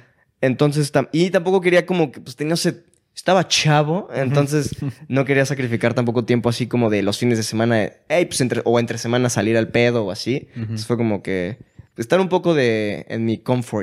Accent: Mexico; Y vengo igual de México, gracias.

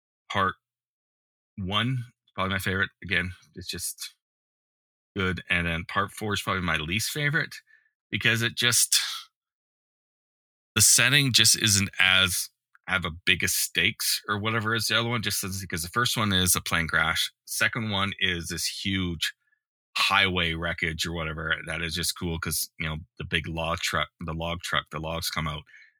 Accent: Victoria, British Columbia, Canada; The first Final Destination was filmed in my hometown of Victoria and for a good part.

